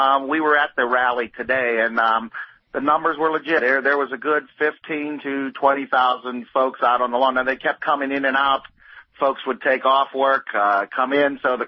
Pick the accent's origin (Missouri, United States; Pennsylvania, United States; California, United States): Pennsylvania, United States; You know, and we're from Pennsylvania.